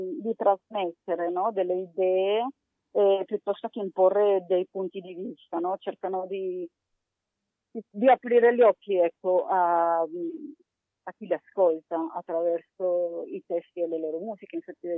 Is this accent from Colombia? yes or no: yes; Colombia; Lo so bene, io sono colombiana.